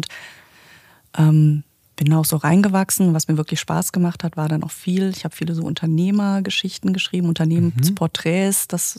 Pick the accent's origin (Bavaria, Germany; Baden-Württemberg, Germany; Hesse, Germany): Hesse, Germany; Frankfurt; Also ich bin ja in Frankfurt groß geworden